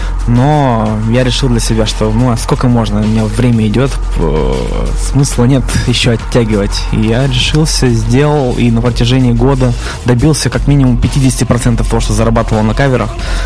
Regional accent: Chelyabinsk, Chelyabinsk Oblast, Russia; now in Saint Petersburg, Russia; Я, в общем, в родном городе как-то играл, в Челябинске, когда уже приезжал просто в гости туда.

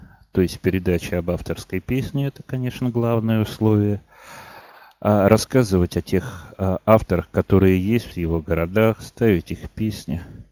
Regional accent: Tolyatti, Samara Oblast, Russia; moved away; Я могу рассказать о тольяттинских авторах, потому что я сам родом из

